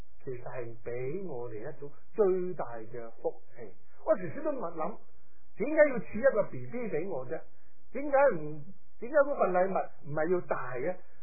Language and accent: Cantonese; China; 我哋中国人有好有身